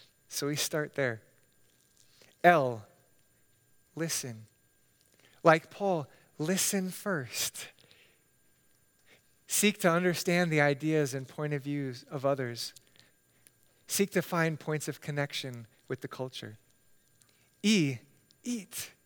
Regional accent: Hawaii, United States; I grew up in Hawaii, and while I miss the warmer weather when we have cold spells like this winter, Hawaii was a very difficult place for me to grow up.

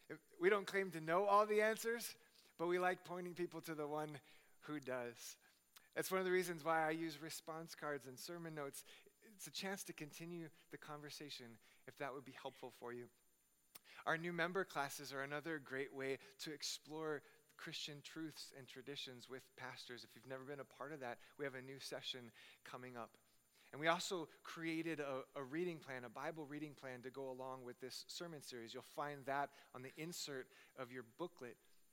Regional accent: Hawaii, United States; I was bullied a lot as a child because I didn't look like the other kids I grew up with in Hawaii.

